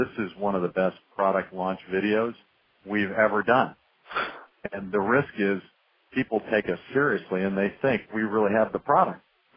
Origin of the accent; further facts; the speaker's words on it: Ireland; And frankly, I'm Irish